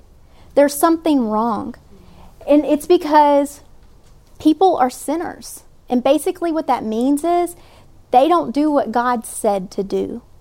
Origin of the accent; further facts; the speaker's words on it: Texas, United States; especially even this week in my home state of Texas.